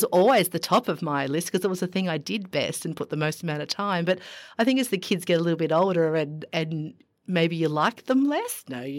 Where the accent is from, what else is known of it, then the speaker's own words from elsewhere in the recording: Victoria, Australia; But I grew up sort of in Victoria.